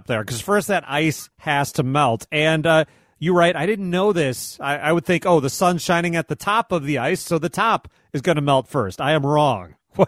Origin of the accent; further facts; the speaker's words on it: Belleville, Michigan, United States; That's the time of year in my hometown of Belleville, Michigan, that trucks would start to fall through Belleville Lake